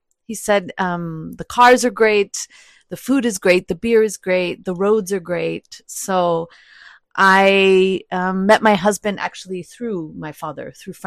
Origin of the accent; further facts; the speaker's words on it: El Paso, Texas, United States; So yes, I come from El Paso, Texas. My father is from Mexico, from Ciudad Juarez, which is just across the border of Mexico.